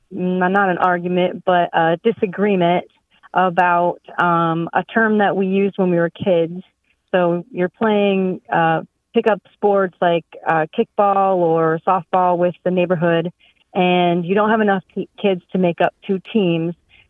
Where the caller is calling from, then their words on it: Bloomsburg, Pennsylvania, United States; I'm calling from Bloomsburg, Pennsylvania.